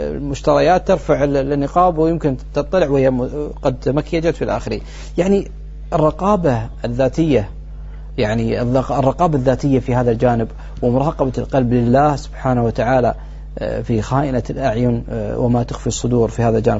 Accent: Qatar; في الصيدلة في الطب عندنا في قطر وفي الخليج وفي الوطن العربي

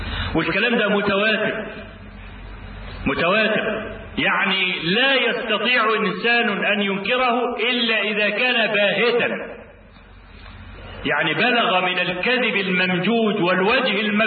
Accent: Egypt; شغلته ايه هنا عندنا في مصر

